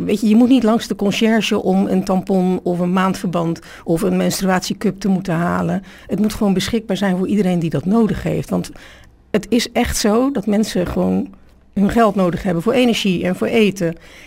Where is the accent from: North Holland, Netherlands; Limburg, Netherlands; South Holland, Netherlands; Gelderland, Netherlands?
South Holland, Netherlands; Maassluis; born there; now in Krimpen aan de IJssel, Netherlands; In Maassluis. De eerste stad aan de waterweg.